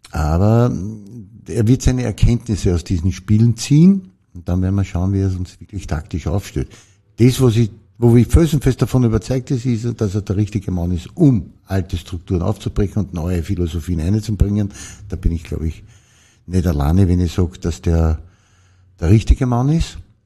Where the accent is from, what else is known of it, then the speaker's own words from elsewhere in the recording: Austria; die höchste Trainerposition, die es gibt bei uns in Österreich